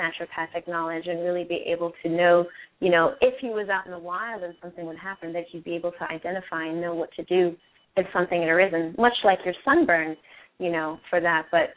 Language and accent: English; Colorado, United States; It's interesting because, you know, I'm originally from Colorado, and during my breaks from school, I would go home and visit.